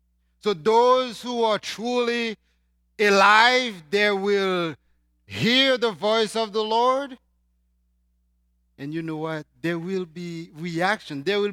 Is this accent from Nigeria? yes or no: no; Haiti; now in United States; But as a Haitian, born and raised in Haiti, I don't know the American politics.